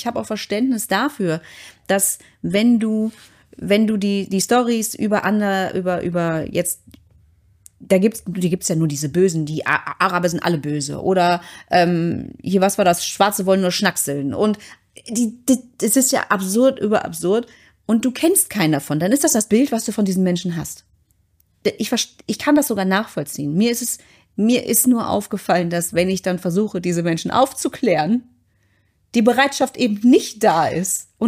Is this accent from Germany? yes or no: yes; Saxony, Germany; Ich komme aus der Nähe von Chemnitz.